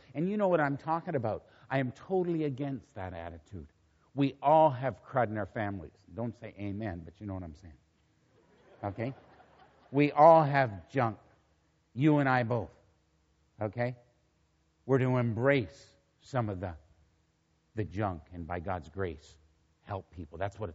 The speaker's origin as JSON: {"language": "English", "town": "Toronto", "region": "Ontario", "country": "Canada", "tie": "born or raised there", "said": "I grew up in Islington Avenue Baptist Church in Toronto."}